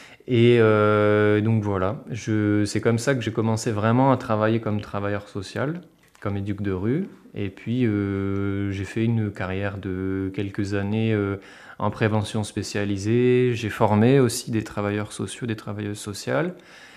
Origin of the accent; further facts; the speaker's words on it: Hauts-de-France, France; now in Brittany, France; Et puis, non, à la base, moi, je suis du Nord.